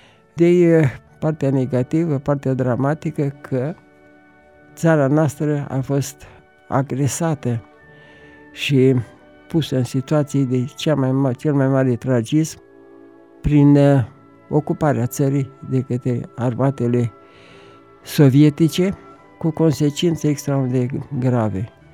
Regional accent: Botoșani, Botoșani County, Romania; born there; Sunt născut în Botoșani, într-un oraș cu tot farmecul moldovenesc și cu un trecut glorios datorită personalităților mari pe care le-a avut.

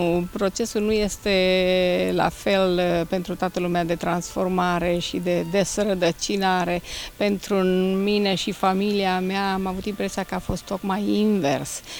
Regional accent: Băița, Hunedoara County, Romania; Sunt din Munții Apuseni, la partea sudică, de fapt din Munții Metalifer

